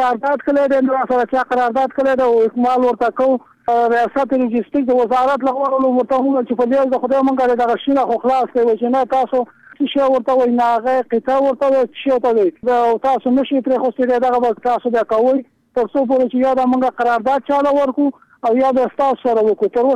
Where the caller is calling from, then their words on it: Kunar, Afghanistan; ما د کونړ نه ټلیفون کړی دی.